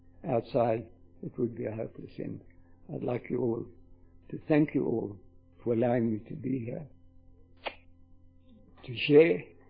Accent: South Africa; also born or lived in Australia; My grandpeople were from Scotland and from Ireland. And I was born in Australia and brought up in South Africa

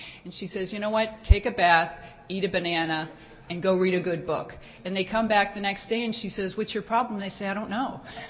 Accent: Fort Lauderdale, Florida, United States; And I hadn't even planned on introducing myself, and somebody found out I was from Fort Lauderdale and introduced her

